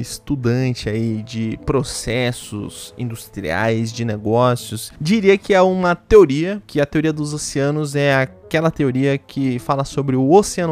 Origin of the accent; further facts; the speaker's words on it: Brasília, Federal District, Brazil; Eu sou de Brasília